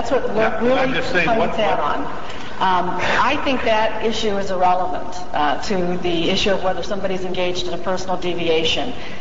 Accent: Dallas, Texas, United States; Well, when somebody asks me where I'm from, I say I'm from Dallas. I don't say I'm from the Dallas-Fort Worth metropolitan area. And personally, I've lived there 22 years, and I've only been to Fort Worth three times in my life.

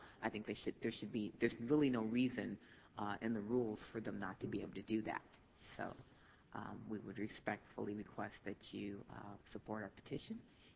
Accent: Milwaukee, Wisconsin, United States; now in Chicago, United States; And I reside in Chicago, Illinois. I'm formerly from Milwaukee, Wisconsin, where I was born and raised and went to UW Law School.

